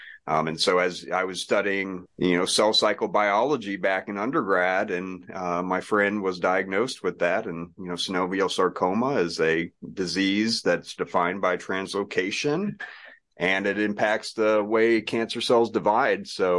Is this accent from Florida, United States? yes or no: yes; Florida, United States; that was definitely where I started out being interested, growing up in Florida, having a lot of nature around me.